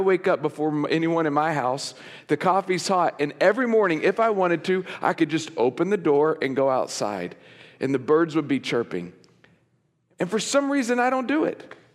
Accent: Oklahoma, United States; also born or lived in Texas; so I'm from Oklahoma and Texas where it's all hot water, no cold water.

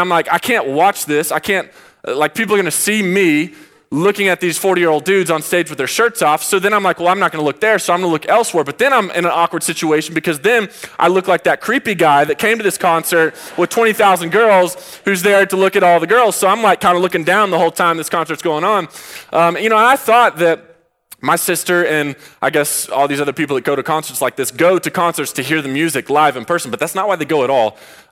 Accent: Dallas, Texas, United States; I grew up in the Dallas area. My parents and actually my sister, they all live in Colorado now.

